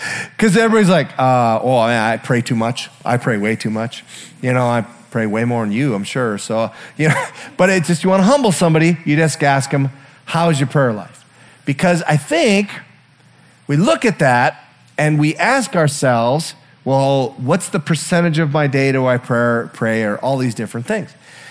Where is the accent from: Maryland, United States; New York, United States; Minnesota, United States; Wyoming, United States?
Minnesota, United States; So I'm from the Iron Range, huh? I've met an Iron Ranger, some down here too